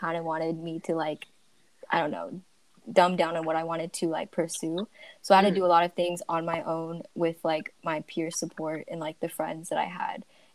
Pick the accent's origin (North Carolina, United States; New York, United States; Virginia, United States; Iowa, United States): North Carolina, United States; Mooresville; I'm from Mooresville, North Carolina.